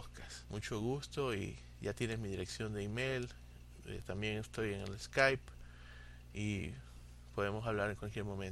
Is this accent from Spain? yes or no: no; Coast, Ecuador; now in United States; Soy de Ecuador, pero vivo en los Estados Unidos y me encanta tu programa. Quiero colaborar contigo dándote mi acento. Soy de la costa de Ecuador, por lo cual es muy diferente al interior